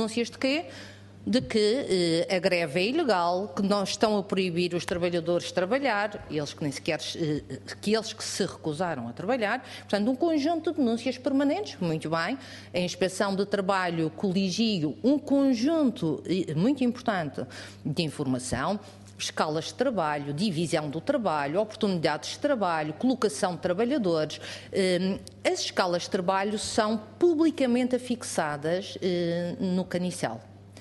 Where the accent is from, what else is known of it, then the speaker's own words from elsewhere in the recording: Portugal; eu sou portuguesa